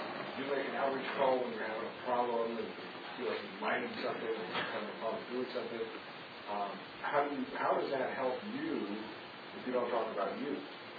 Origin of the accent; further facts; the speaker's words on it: Oregon, United States; I'm from Postal Oregon.